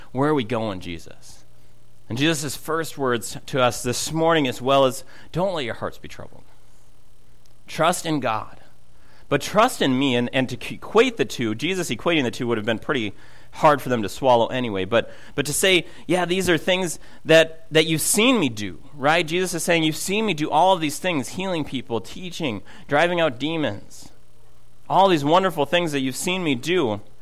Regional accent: Minnesota, United States; I'm from Minnesota. And so I've had a hard time watching football games this year, just throwing that out there.

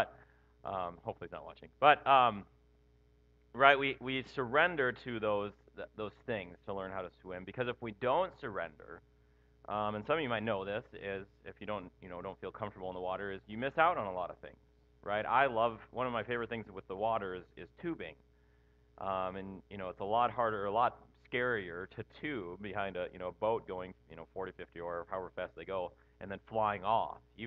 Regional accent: Minnesota, United States; growing up in Minnesota, it almost seemed like it was a requirement to learn how to swim, right? Because there was a lake about every time you turned around

